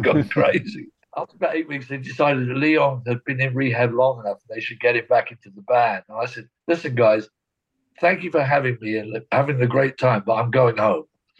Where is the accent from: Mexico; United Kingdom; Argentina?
United Kingdom; England; And, you know, I'm English, as you can tell.